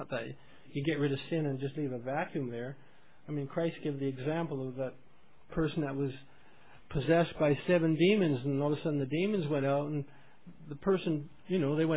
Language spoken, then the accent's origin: English; Canada; That's how you know that I'm Canadian.